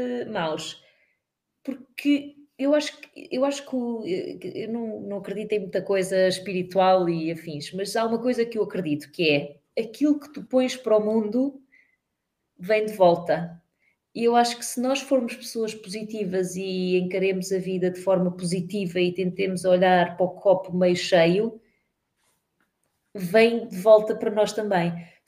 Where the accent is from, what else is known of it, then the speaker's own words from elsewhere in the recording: Lisbon, Portugal; eu sou portuguesa, eu nasci na Alfredo da Costa. Agora já aprendi que não é São Sebastião da Pedreira, é Avenidas Novas, que é mais chique.